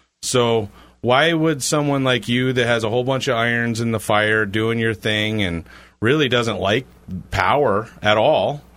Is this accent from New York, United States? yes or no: yes; Plattsburgh, New York, United States; So if I'm from Plattsburgh, New York originally, you know, 300 miles due north of New York City.